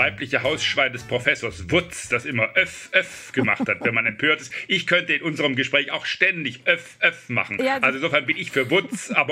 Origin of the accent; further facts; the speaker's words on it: Southern Germany, Germany; Ich komme aus Süddeutschland